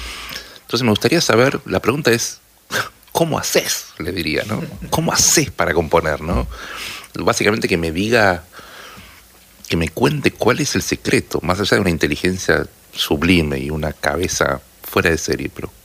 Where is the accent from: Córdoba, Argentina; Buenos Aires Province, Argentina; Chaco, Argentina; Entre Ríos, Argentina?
Buenos Aires Province, Argentina; Avellaneda; also born or lived in Lomas de Zamora; yo, digamos, nací en Loma de Zamora, viví toda mi vida en Avellaneda, pero en Lanús tengo mi orquesta y mi grupo de amigos